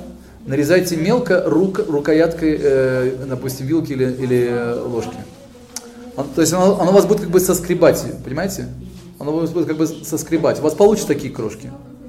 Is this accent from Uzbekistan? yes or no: yes; Tashkent, Uzbekistan; Я просто из Ташкента